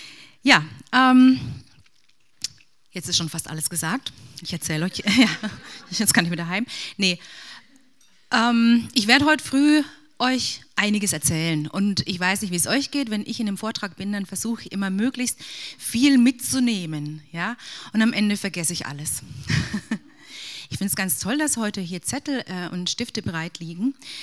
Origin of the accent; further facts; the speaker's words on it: Obersulm, Baden-Württemberg, Germany; Ich komme aus der Nähe von Heilbronn, Obersulm. Einige von euch sind vielleicht im Sommer am Breitenauer See, da wohne ich. Ich bin 44